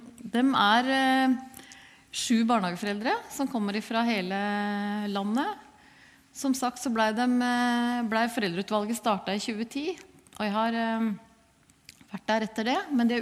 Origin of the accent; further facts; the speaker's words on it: Drammen, Buskerud, Norway; og vi er fra Drammen